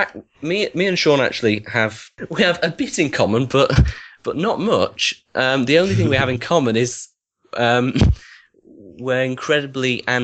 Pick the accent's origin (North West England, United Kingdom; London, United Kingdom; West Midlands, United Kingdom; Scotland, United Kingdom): North West England, United Kingdom; Wigan; I set up a branch for Wigan, which is my hometown.